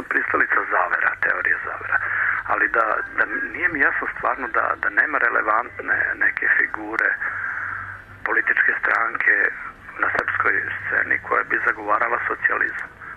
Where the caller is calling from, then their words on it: Belgrade, Serbia; Pa ja sam iz Beograda